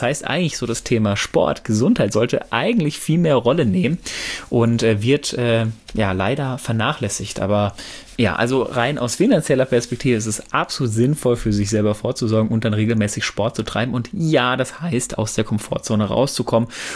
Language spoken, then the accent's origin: German; North Rhine-Westphalia, Germany